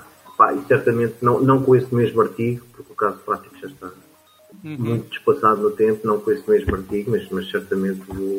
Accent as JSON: {"language": "Portuguese", "town": "Leiria", "region": "Centro", "country": "Portugal", "tie": "born or raised there", "moved": "as an adult", "said": "eu sou de natural da zona centro, de Leiria, vim há muito tempo estudar e trabalhar, estou no Alentejo. Aqui pertinho de Espanha, bem pertinho de Espanha"}